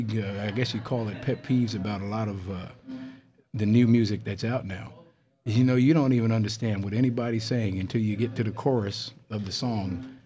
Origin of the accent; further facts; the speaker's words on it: Kingston, New York, United States; back in upstate New York where I was born and raised in Kingston.